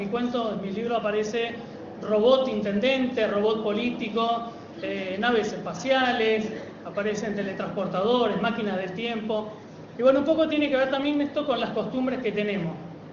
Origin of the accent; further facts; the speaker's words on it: Buenos Aires, Argentina; born there; yo en realidad no soy de Misiones. Yo por la tonada, bueno, nací en Buenos Aires, nací acá, y me crié viendo películas de ciencia ficción